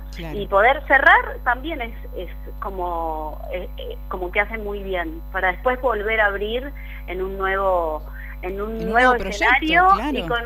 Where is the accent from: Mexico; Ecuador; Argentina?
Argentina